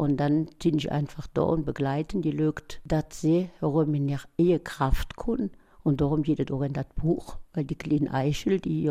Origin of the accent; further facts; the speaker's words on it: Elsenborn, Wallonia, Belgium; born there; now in Eupen, Belgium; Ich bin gebürtig aus Elseborn und wann willen aber seit Anfang des Jahres in Öpen.